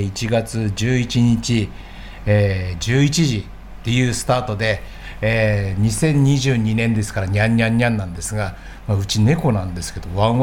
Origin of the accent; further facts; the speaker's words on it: Otaru, Hokkaido, Japan; もともと小樽出身なんですけれども、小樽に戻ってきて50代に、戻ってきて、